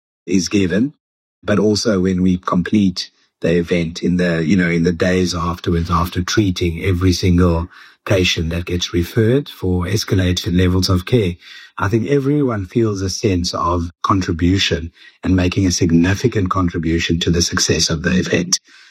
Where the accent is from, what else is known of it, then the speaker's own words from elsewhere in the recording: Cape Town, Western Cape, South Africa; not because I'm from Cape Town, from South Africa